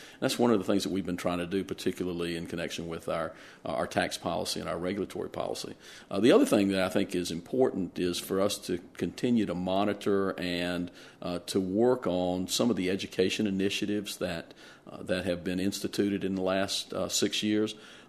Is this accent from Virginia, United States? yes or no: yes; Danville, Virginia, United States; I grew up in Danville, and Piedmont used to have air service in Danville